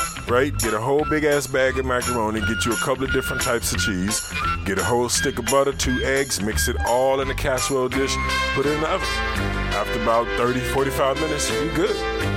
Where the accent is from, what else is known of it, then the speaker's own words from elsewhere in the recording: Arkansas, United States; I'm from Arkansas.